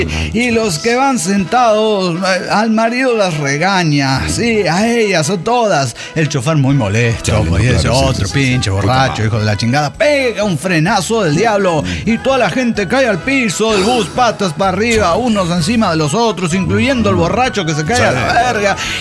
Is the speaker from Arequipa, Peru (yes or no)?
no; Lima, Peru; Soy la renegada de Lima, Perú.